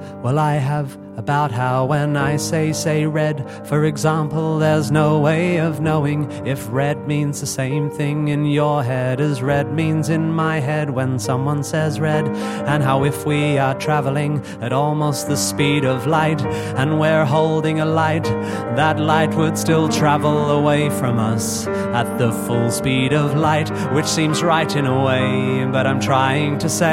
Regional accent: Australia; But as an Australian, I actually don't get that, nor really care.

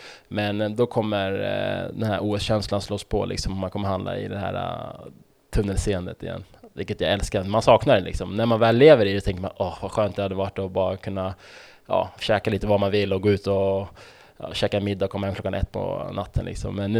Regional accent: Stockholm, Stockholm County, Sweden; jag är från Skärholmen, Vårberg. Så när jag var liten så tränade jag i Vårbygårds simhall.

